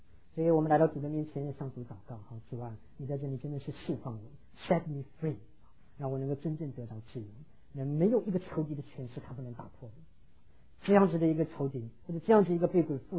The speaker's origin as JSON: {"language": "Chinese", "country": "China", "said": "我想我们中国人很有意思啊，中国人很不喜欢死"}